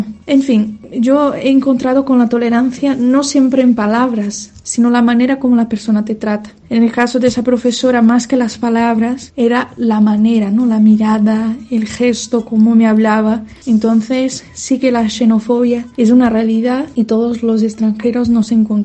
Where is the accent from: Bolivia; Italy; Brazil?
Brazil; now in Salamanca, Spain; yo soy de Brasil, y yo me he encontrado con personas intolerantes en diferentes situaciones. Recuerdo que cuando llegué de Brasil a la Universidad de Salamanca, que es donde estoy estudiando el doctorado hoy